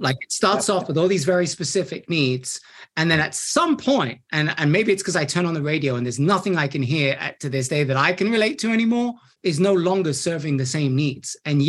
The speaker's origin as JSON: {"language": "English", "region": "England", "country": "United Kingdom", "said": "I can use the fact that I'm English to get away with a lot of things"}